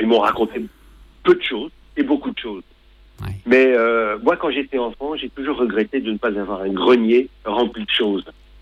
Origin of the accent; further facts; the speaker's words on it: Paris, Île-de-France, France; born there; Je suis né à Paris en 59.